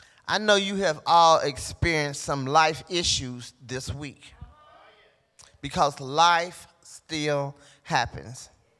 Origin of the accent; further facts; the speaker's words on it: Cincinnati, Ohio, United States; because I wasn't raised in Dayton. I was raised in Cincinnati.